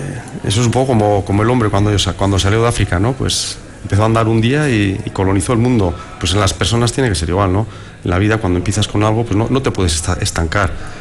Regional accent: Basque Country, Spain; born or raised there

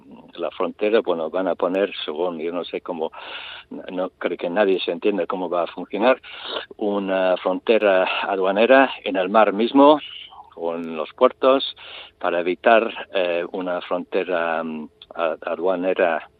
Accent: Ireland; Yo soy irlandés

